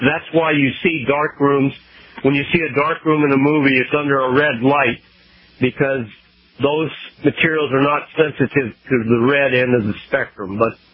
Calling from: Tacoma, Washington, United States; I'm calling from Tacoma, Washington.

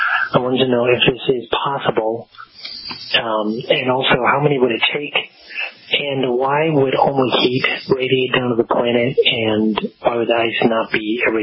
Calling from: Springfield, Illinois, United States; I'm calling from Springfield, Illinois.

